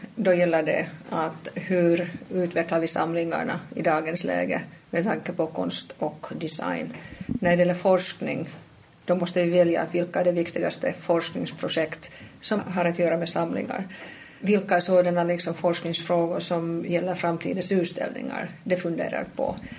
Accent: Finland; Ja, som du vet, alltså, jag kommer från Finland, så jag kan säga.

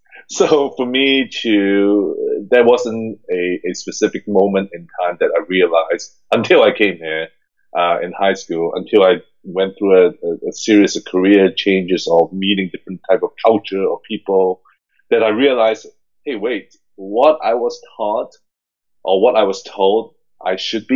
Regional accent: Hong Kong; for me, I growing up in Hong Kong, I had no idea what I wanted to be or who I am, who I was even.

